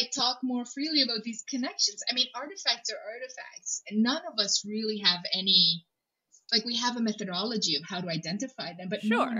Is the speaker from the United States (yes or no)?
no; Romania; English is a second language; And I'm Romanian, so I was born up in the Carpathian Mountains.